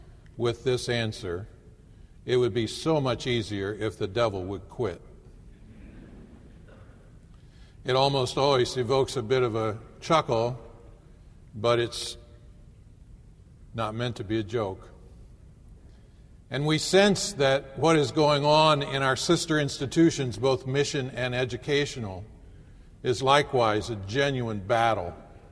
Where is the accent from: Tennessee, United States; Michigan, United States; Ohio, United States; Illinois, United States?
Ohio, United States; Now, I was born in Ohio and was reared in Ohio. I've never lived as a resident of West Virginia, but my parents moved to Ohio just about the time the Second World War began.